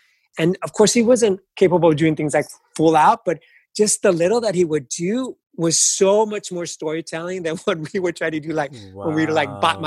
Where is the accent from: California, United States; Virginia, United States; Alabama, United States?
California, United States; East Los Angeles; I grew up in East Los Angeles, and there was a lot of crime in our neighborhoods.